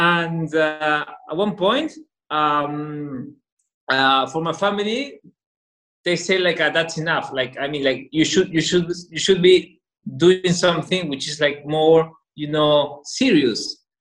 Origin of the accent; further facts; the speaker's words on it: Lima, Peru; And I was doing my thing in Peru, in Lima.